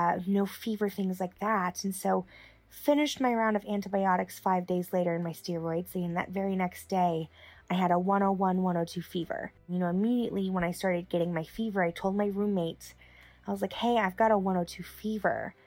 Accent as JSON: {"language": "English", "town": "Oklahoma City", "region": "Oklahoma", "country": "United States", "moved": "as an adult", "lives_now": "New York, United States", "said": "I'm originally from Oklahoma City. I moved to New York around February 18th, 2020."}